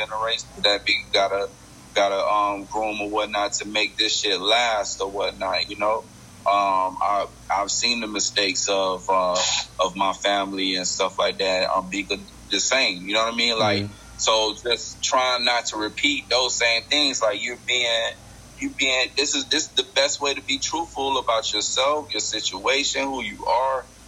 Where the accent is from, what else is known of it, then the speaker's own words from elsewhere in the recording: Florida, United States; Like, I remember there was, you know, just growing up in Florida, like, whatchamacallit, Slip and Slide.